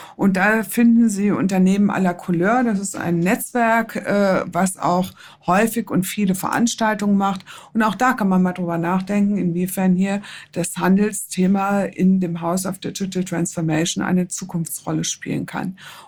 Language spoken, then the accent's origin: German; Hesse, Germany; in meiner Heimat Waldeck in Gorbach